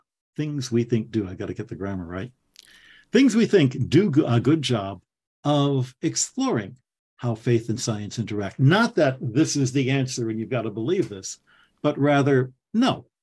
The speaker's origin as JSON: {"language": "English", "region": "Michigan", "country": "United States", "tie": "born or raised there", "said": "I was worse because I grew up in the Thumb part of Michigan"}